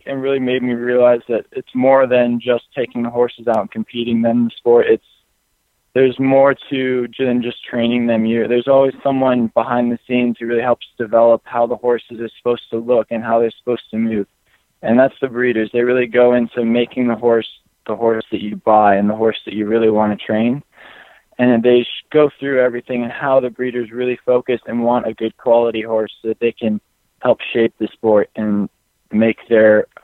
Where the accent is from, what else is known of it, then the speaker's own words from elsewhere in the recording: Akron, Ohio, United States; I'm from Akron, Ohio, and I'm from more of an eventing background